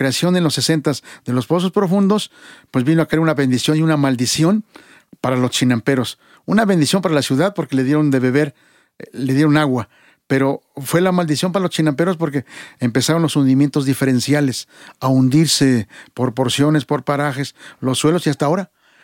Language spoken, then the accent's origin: Spanish; Tlaxcaltemalco, Mexico City, Mexico; En tanto, de donde yo vengo, en Tlaxcaltemalco, está dedicado más a la floricultura.